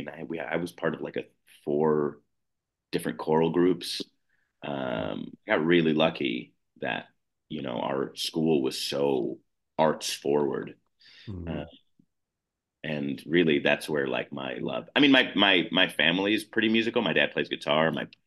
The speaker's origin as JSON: {"language": "English", "town": "Highwood", "region": "Illinois", "country": "United States", "tie": "born or raised there", "said": "I grew up in Highwood, which is a small town surrounded by a much bigger town called Highland Park on the north side of Chicago."}